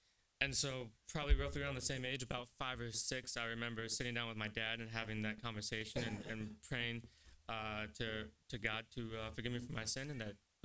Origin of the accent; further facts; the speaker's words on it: Telford, West Midlands, United Kingdom; now in Southwest Florida, United States; I'm from the South Turner, Telford area, and about 5 years ago, probably a little over 5.5 years, me and my family moved down to Southwest Florida. So that is where I live now.